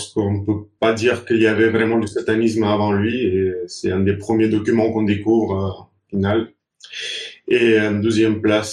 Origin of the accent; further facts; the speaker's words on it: Bulgaria; je suis né, j'ai grandi en Bulgarie. Il y a un pays qui est chrétien orthodoxe, mais dans ma famille, l'ambiance était plutôt athée.